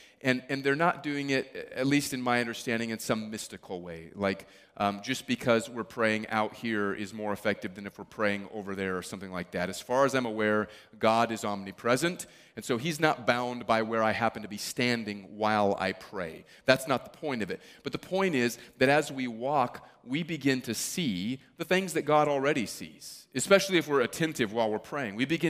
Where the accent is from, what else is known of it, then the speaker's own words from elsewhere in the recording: Agawam, Massachusetts, United States; I'm from Agawam, and we're all sitting in Agawam